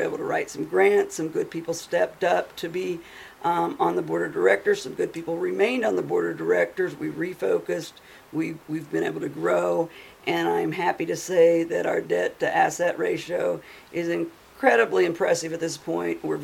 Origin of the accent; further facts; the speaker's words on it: Maryville, United States; I was born and raised in Maryville, was blessed to have the opportunity to start working Special Olympics when I was just 12 years old